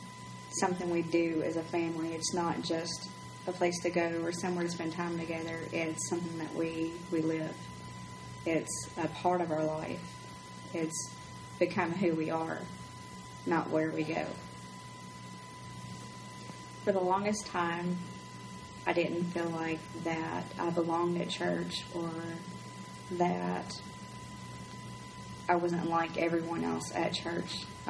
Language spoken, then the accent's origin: English; Owensboro, Kentucky, United States; I grew up here in Owensboro. I went to Apollo.